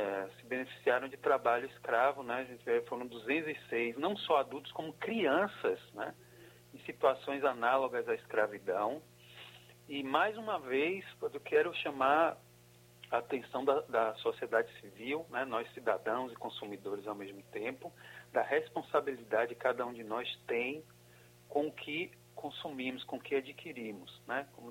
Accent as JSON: {"language": "Portuguese", "country": "Brazil", "said": "Eu, como brasileiro, realmente fiquei extremamente envergonhado, né?"}